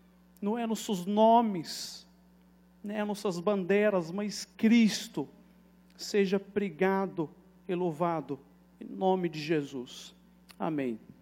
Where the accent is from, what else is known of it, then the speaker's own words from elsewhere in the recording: Morocco; Portuguese is a second language; moved away as an adult; now in Brazil; Eu nasci em Marrocos, fui criado em Marrocos, sou marroquino de origem, e entrei no Brasil em 2013, 4 de agosto de 2013. Tenho 5 anos no Brasil